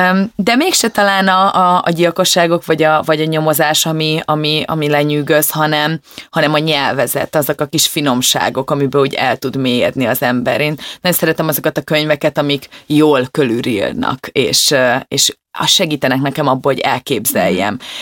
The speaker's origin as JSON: {"language": "Hungarian", "region": "Szabolcs-Szatmár-Bereg", "country": "Hungary", "said": "Nagyon sokat nyaraltunk egy nyírségi kisfaluban, én onnan származom."}